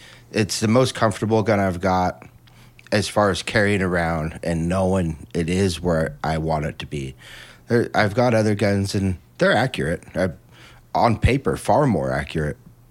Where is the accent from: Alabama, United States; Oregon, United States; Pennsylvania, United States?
Oregon, United States; Coos Bay; I grew up in Coos Bay. It ain't no joke.